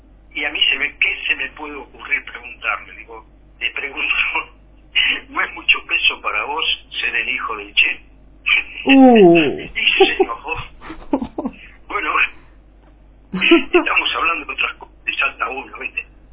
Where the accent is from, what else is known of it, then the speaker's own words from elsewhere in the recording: Argentina; Yo, como todo argentino, antes que se fuera